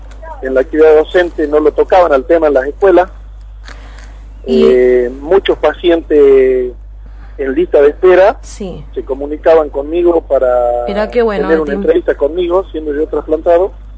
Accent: Tucumán, Argentina; decía yo, como tucumano, voy a tener que recurrir a Buenos Aires

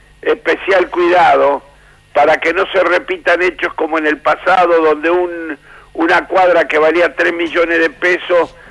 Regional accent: Paraná, Entre Ríos, Argentina; mi pueblo de la infancia, Paraná.

